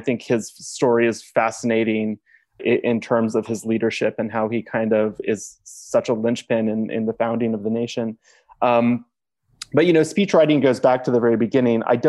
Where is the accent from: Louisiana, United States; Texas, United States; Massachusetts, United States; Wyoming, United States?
Wyoming, United States; I worked for my home state senator from Wyoming on a variety of issues for about 10 years.